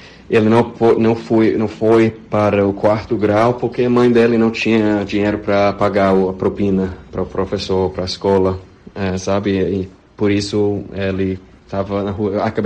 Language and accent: Portuguese; United States; Portuguese is a second language; eu sou americano, reconheço o privilégio meu, sou desse fato, mas eu não vim de uma família com dinheiro. Meu pai era policial, minha mãe não trabalhava, era dona de casa